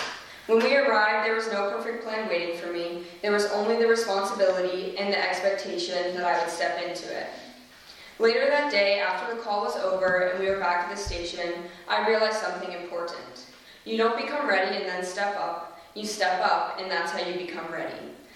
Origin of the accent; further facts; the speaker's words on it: Red Lodge, Montana, United States; I grew up in Red Lodge, Montana. I took an EMT class there my senior year, volunteered at Red Lodge Fire for a little bit.